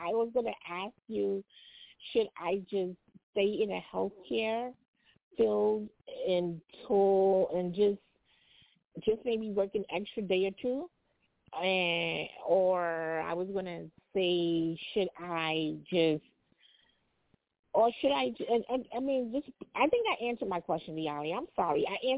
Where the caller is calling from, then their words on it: Brooklyn, New York, United States; I'm calling from Brooklyn.